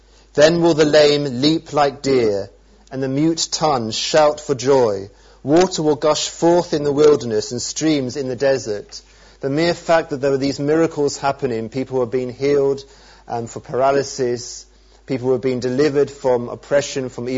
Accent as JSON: {"language": "English", "town": "Frinton-on-Sea", "region": "East of England", "country": "United Kingdom", "tie": "born or raised there", "said": "I was brought up in Frinton, and we'll see."}